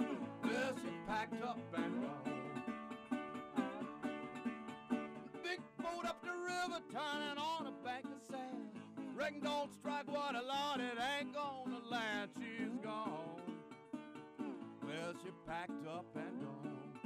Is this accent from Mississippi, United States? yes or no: yes; Mississippi, United States; Well, I'm from Mississippi and grew up around the music.